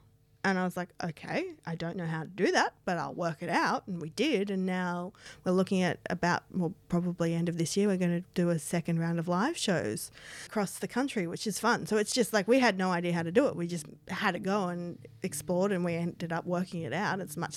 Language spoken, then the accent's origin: English; New South Wales, Australia; we went to my hometown.